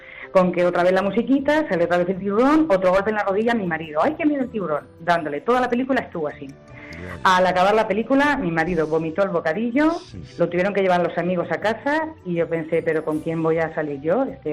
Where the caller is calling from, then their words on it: Tobarra, Castilla-La Mancha, Spain; Pues soy de Tobarra